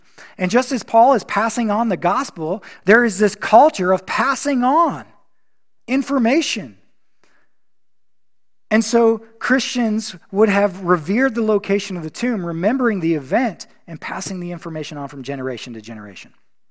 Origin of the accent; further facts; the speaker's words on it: Virginia, United States; So I grew up in Virginia, and we're surrounded by Civil War battlefields, Revolutionary War battlefields.